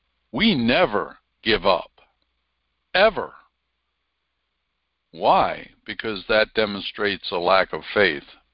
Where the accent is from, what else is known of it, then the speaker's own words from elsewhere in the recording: Pennsylvania, United States; accent: Pennsylvania Dutch; And that's only going from central Pennsylvania to New Jersey. That's a few hundred miles. And yet my accent was Pennsylvania Dutch.